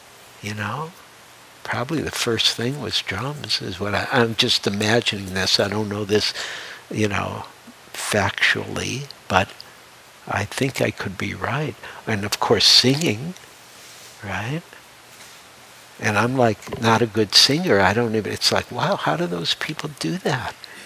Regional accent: Detroit, Michigan, United States; and I grew up in Detroit, and I grew up, one would go downtown during Christmas time at the Fox Theater, would be the Motown Review.

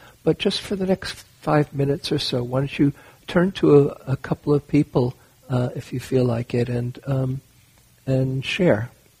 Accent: New York City, New York, United States; I grew up in New York City, and sometimes it would be fun to be in the last car of the train

